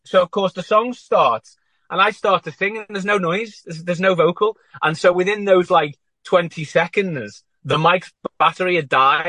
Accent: Liverpool, North West England, United Kingdom; I'm from Liverpool, and I was kind of almost born on a stage.

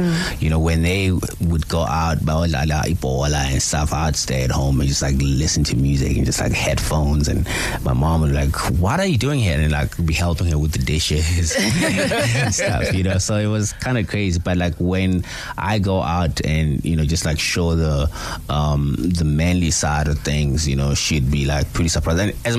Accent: Mpumalanga, South Africa; also born or lived in Barra; So I was born in Barra because my mom, you know, was working there. But we are based in Mpumalanga. That's like where home is. So I literally came up from in Mpumalanga.

